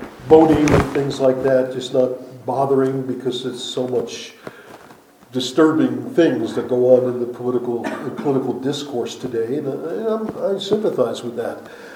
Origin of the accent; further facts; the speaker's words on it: New Jersey, United States; I was taught in my church, I grew up in New Jersey